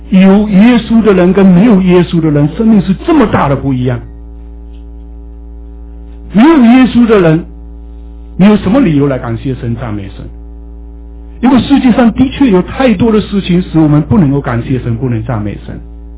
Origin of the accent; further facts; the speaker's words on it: Malaysia; moved away; 我们马来西亚，我们的老家乡那个州哈